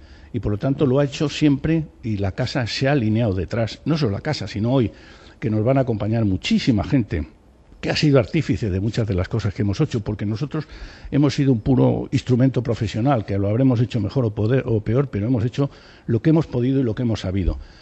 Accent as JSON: {"language": "Spanish", "country": "Spain", "said": "a mí, como ciudadano español, me llena de orgullo"}